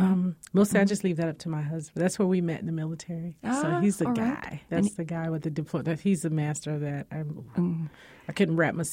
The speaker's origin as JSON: {"language": "English", "town": "Bennettsville", "region": "South Carolina", "country": "United States", "tie": "born there", "said": "I was born in Bennettsville, South Carolina."}